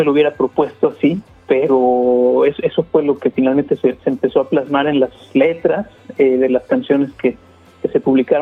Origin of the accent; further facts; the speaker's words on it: Mexico; now in Sydney, Australia; Yo soy mexicano, yo nací y viví toda mi vida en México hasta 2016, hasta finales de 2015